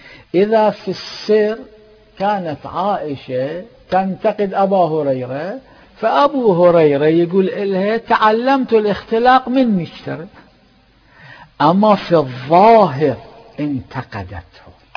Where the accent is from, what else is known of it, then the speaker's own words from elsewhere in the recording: Mecca, Makkah Province, Saudi Arabia; أنا من مكة المكرمة، مكة المكرمة ما بيها نخيل